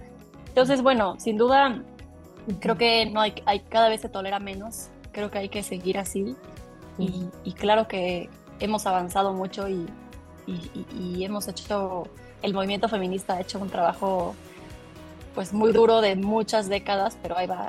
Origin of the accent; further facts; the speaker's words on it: Mexico; hablo de México obviamente porque soy mexicana